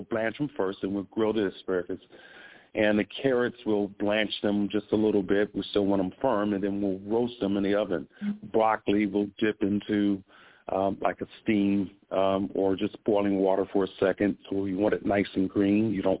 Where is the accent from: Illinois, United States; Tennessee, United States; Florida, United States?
Illinois, United States; Chicago; It's kind of cold out there, and which is good for me because I'm from Chicago, and so this